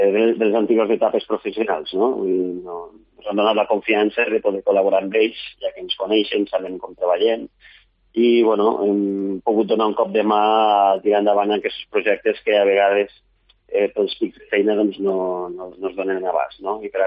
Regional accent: Lleida, Catalonia, Spain; Jo soc de Lleida.

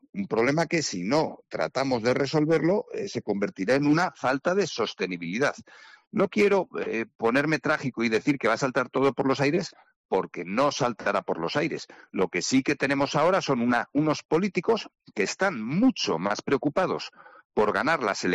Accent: Extremadura, Spain; en parte porque somos vecinos de Portugal y a Portugal se llega a través de Extremadura

